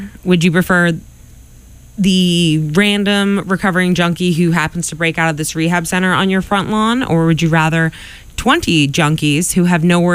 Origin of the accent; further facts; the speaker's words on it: Quincy, Massachusetts, United States; And I grew up in Quincy, represent